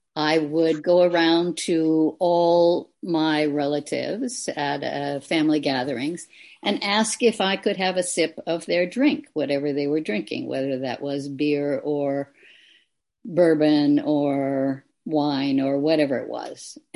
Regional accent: Minnesota, United States; So I had to go back to my home state, which was Minnesota. I was in college in Boston on the East Coast.

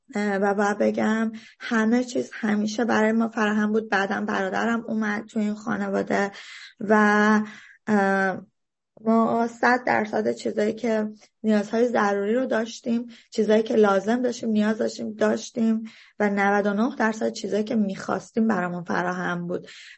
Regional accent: Los Angeles, California, United States; من توی لس آنجلس بزرگ شدم و همینطور که قبلا گفتم در لحظه تولدم اداپت شدم به وسیله یه خانواده دیگه. خانواده که من توش به دنیا اومدم ایرانی هستن

